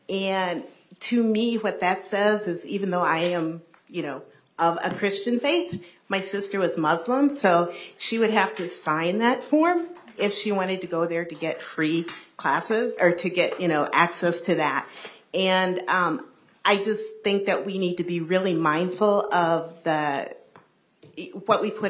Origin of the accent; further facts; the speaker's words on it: Lakeville, Minnesota, United States; growing up in Lakeville, going through the schools, I had one teacher that was of color, and he was a Spanish teacher.